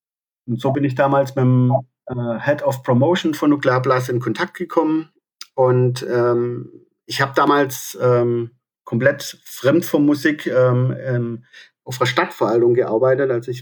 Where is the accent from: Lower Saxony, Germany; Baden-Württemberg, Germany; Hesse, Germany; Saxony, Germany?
Baden-Württemberg, Germany; Aalen; also ich komme aus Aalen und die Aalener Metal-Szene war ziemlich aktiv.